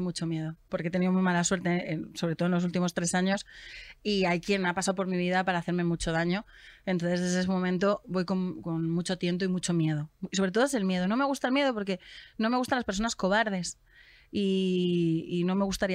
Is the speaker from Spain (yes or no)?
yes; Valencian Community, Spain; No, yo soy valenciana.